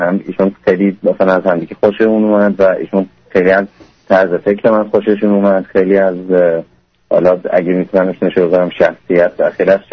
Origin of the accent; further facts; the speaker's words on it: Sweden; also born or lived in Iran; من بزرگ شده سوئد هستم، 8 سالم بود، تقریبا 7-8 سالم بود از ایران رفتیم به سوئد، آخرشم دیگه یعنی تا الان دیگه همش اروپا بودم دیگه.